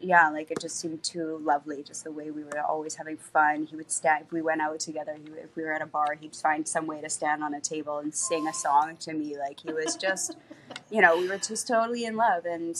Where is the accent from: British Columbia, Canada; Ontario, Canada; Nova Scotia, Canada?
British Columbia, Canada; Salt Spring Island; So I'm originally from Salt Spring Island, British Columbia, Canada. And that's where I was living.